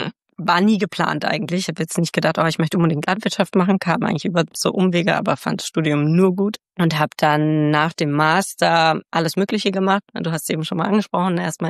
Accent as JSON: {"language": "German", "town": "Bischhausen", "region": "Hesse", "country": "Germany", "tie": "born or raised there", "said": "ich komme aus Nordhessen ursprünglich, aus einem super, super klitzekleinen Dörfchen."}